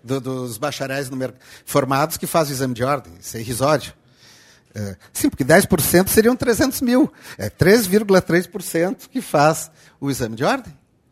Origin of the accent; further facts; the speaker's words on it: Rio Grande do Sul, Brazil; Não é meu conterrâneo, porque eu sou gaúcho, mas moramos na mesma cidade